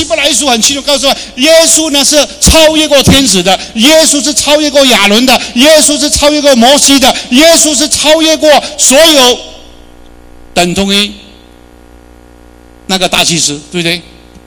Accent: China; 今天我是中国人

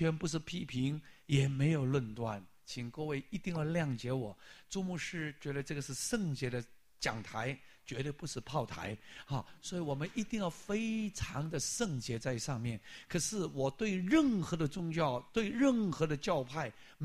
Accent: China; 我们中国人不是一个佛堂吗？专门做一个很大佛堂

